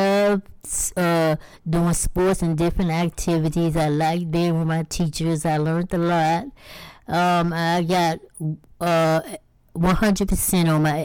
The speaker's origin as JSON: {"language": "English", "town": "Washington", "region": "District of Columbia", "country": "United States", "tie": "born or raised there", "said": "I was born in Washington, D.C. I am a Washingtonian."}